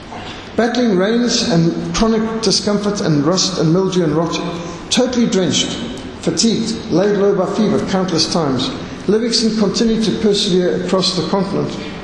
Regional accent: Zimbabwe; when I grew up in Rhodesia, we had very high ceilings.

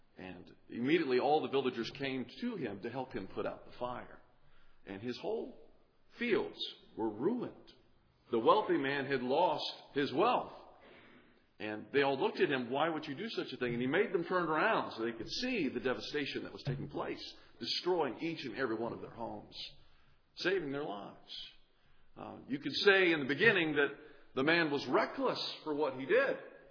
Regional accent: the South, United States; Keep in mind, I am a Southerner.

